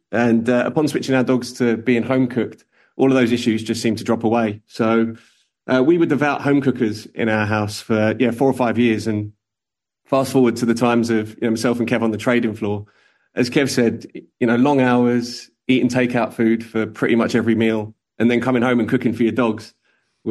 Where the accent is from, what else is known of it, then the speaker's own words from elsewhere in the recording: London, United Kingdom; I'm a Londoner, grew up in Southeast London